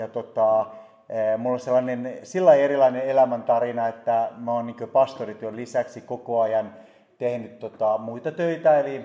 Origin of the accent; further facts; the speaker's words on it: Turku, Southwest Finland, Finland; accent: Turku dialect; mutta Turun murteella se menee, mistä olen kotoisin